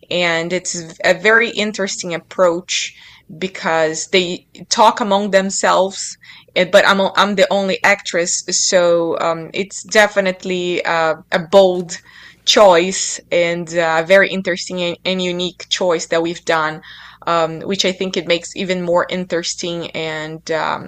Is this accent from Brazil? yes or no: yes; Brazil; English is a second language; now in Los Angeles, United States; I'm from Brazil originally. And when I came to Los Angeles